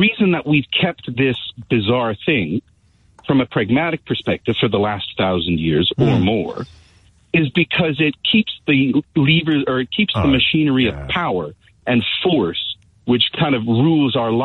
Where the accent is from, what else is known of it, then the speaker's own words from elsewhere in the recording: Canada; I come from Canada. Canada is a member of the Commonwealth.